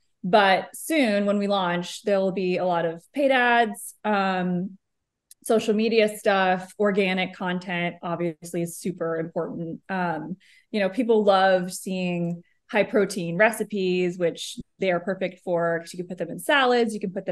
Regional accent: Austin, Texas, United States; also born or lived in Los Angeles; So I grew up in Austin, but no one I know from the past is really still around.

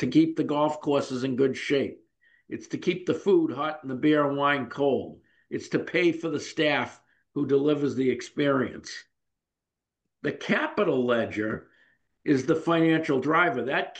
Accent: Boston, Massachusetts, United States; I'm from Boston. I'm a pretty direct guy.

